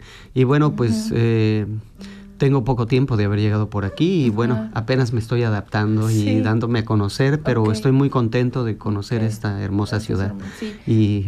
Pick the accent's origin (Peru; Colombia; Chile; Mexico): Mexico; me hago llamar mexicano y bueno, pues... porque soy de México